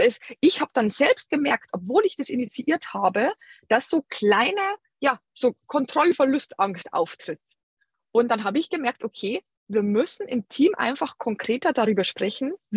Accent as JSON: {"language": "German", "town": "Passau", "region": "Bavaria", "country": "Germany", "tie": "born or raised there", "lives_now": "Berlin, Germany", "said": "Ich bin in Passau aufgewachsen, ich bin gebürtige Niederbayerin und wollte dann nach Berlin gehen und meine Familie eben noch sehen können."}